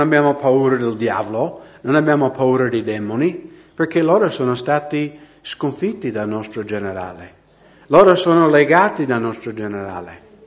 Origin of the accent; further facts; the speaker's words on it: Washington, United States; Italian is a second language; Di comprarmi una fattoria nello stato di Washington, da dove vengo io, avere delle mucche, gli animali, vivere in campagna, nell'aria fresca, lavorare con gli animali, questo era il mio sogno.